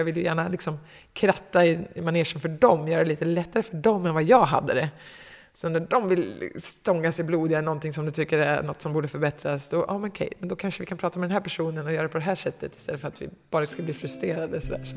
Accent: Katrineholm, Södermanland, Sweden; Hon är ju också från Katrineholm, där jag kommer ifrån. Jag kommer inte från Katrineholm riktigt, om vi ska peta, men ish.

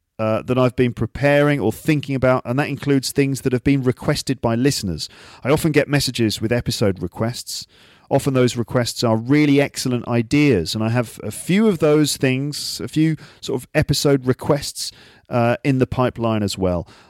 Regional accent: England, United Kingdom; No, I'm English, of course.

